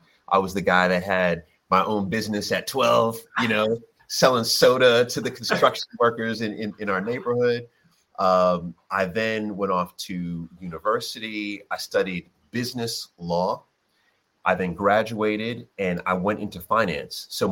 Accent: New York City, New York, United States; So I was born in New York in the United States. Grew up early in Jamaica, Queens, namely because I'm second generation Jamaican.

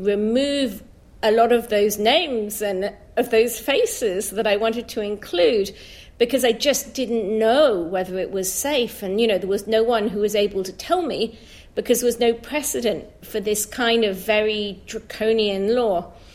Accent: Hong Kong; I grew up in Hong Kong, so my parents moved there when I was a very small child. And so I grew up there, and then I worked as a journalist there.

